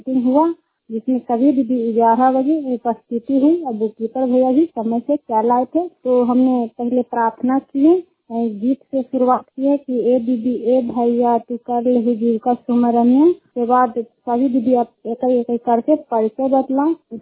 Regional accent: Sukhariya, Bihar, India; सुखहरिया के रहने वाले हैं, रुखाई पंचायत चंदी प्रखंड लंबा जिला

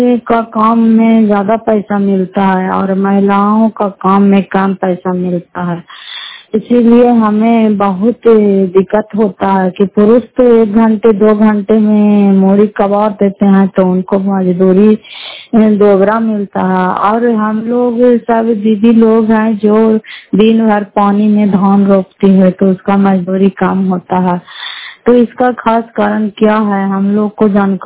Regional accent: Fatehpur, Bihar, India; घर फतेहपुर पंचायत मकरौता जिला नालंदा कराचा ब्लॉक की निवासी हूँ।

